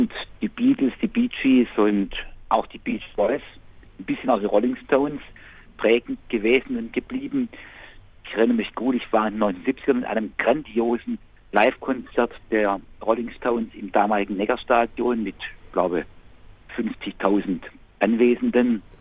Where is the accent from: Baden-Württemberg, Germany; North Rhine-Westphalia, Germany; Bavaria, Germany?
Baden-Württemberg, Germany; Ich bin in Stuttgart geboren, in Bitzingen aufgewachsen, war in Tübingen zum Studium